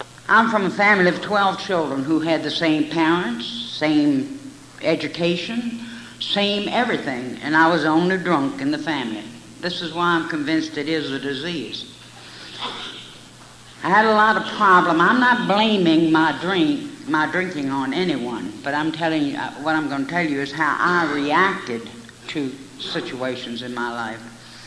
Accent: Virginia, United States; I was born and raised in Virginia.

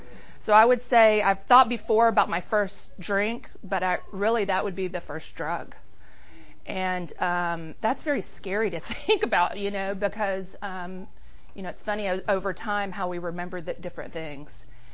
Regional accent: Georgia, United States; born there; I was born in Georgia, and I have two sisters. I'm a middle child

